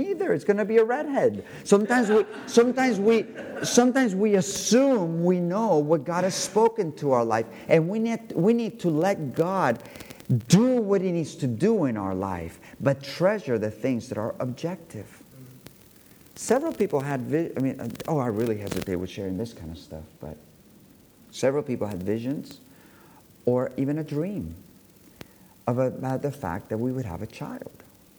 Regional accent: Balearic Islands, Spain; After all, I am from Mallorca.

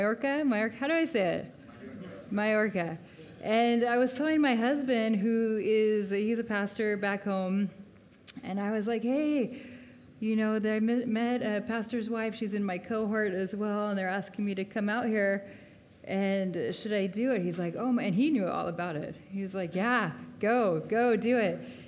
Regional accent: Colorado, United States; We are from the States, and we kind of left in a very strange way as missionaries. We're originally from Colorado, sent out from a church.

